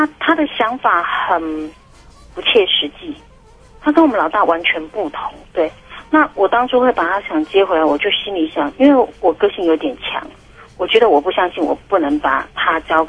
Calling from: Taichung, Taiwan; 我是台中的

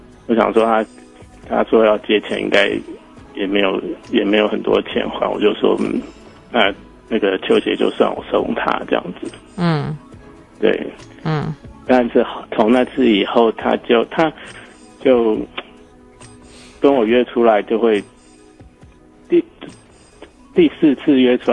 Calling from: Taipei, Taiwan; 你好，我是台北的

